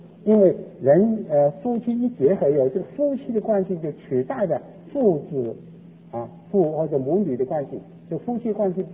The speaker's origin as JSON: {"language": "Chinese", "country": "China", "said": "你知道我们中国人呢，这个女孩子缠脚"}